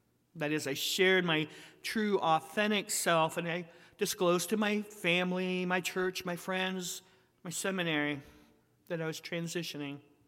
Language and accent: English; Tennessee, United States; born there; And I was born in Tennessee, one of the only three states that still refuse to change birth certificates.